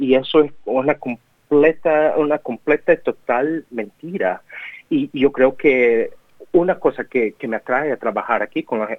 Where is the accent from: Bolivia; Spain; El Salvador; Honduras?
El Salvador; También la gente pipil, digamos, de El Salvador, de donde yo soy